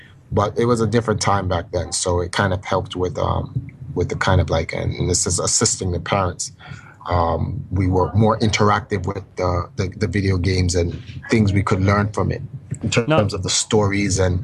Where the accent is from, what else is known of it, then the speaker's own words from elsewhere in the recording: Jamaica; moved away; Well, it's a different thing because we're immigrants from Jamaica. So when my parents brought me here, my father was always working.